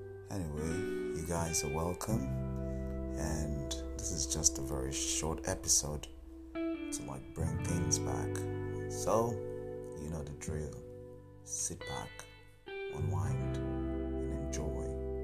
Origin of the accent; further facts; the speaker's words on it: Nigeria; To be honest, it's good being a Nigerian.